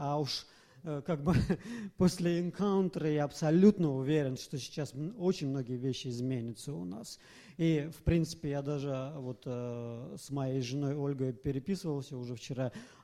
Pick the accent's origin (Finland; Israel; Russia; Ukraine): Finland; я из Финляндии.